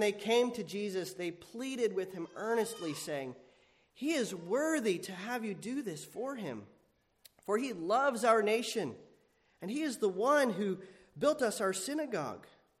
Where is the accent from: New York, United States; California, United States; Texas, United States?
New York, United States; it's always good to also be in my home state, though this is not exactly Northern New York as, you know, we know it.